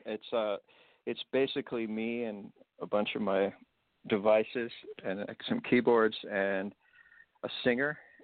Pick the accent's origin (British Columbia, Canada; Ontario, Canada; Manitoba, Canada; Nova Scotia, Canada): British Columbia, Canada; Vancouver; We start in Vancouver, my hometown, and then we go to Portland and Seattle